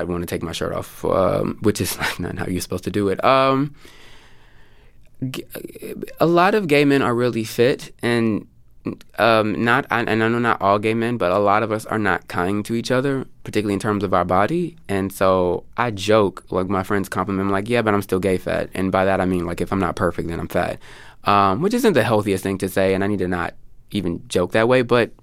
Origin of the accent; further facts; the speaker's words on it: Houston, Texas, United States; well, so I'm from Houston, but not from a nice part.